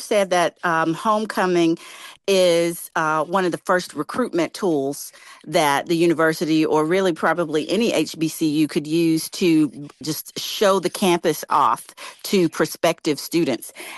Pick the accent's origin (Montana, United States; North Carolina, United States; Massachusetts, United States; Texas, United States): North Carolina, United States; Fayetteville; because I'm from Fayetteville, so Fayetteville State's homecoming would be very similar or in similar time frame to my high school, E.E. Smith's homecoming.